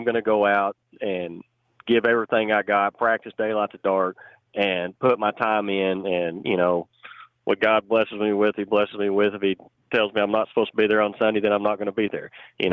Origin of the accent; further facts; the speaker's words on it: Oklahoma, United States; it's still Oklahoma, and I get to go fishing in my home state